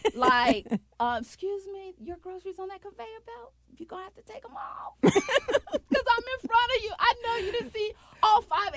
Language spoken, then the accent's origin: English; the South, United States; let me tell you something. I'm from the South where they'll call you into your face.